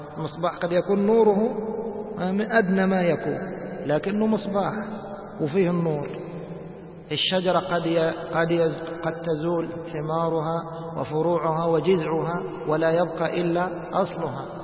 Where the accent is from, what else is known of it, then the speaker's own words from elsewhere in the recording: Egypt; وطبعا هذه الجماعة ظهرت عندنا في مصر فأهل مصر أدرى بهم